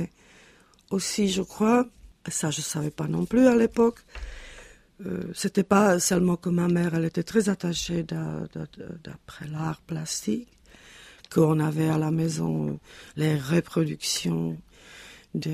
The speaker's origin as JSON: {"language": "French", "region": "Prague", "country": "Czechia", "tie": "born or raised there", "said": "Parce que j'ai grandi à Žižkov, ce qui est aujourd'hui, on l'appelait à l'époque Montmartre tchèque."}